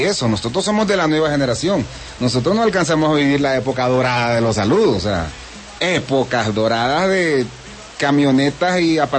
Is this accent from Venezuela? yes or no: yes; Maracaibo, Zulia, Venezuela; also born or lived in Colombia; Y me siento hoy día afortunado, ¿sabes? De esa región en la que crecí, en La Guajira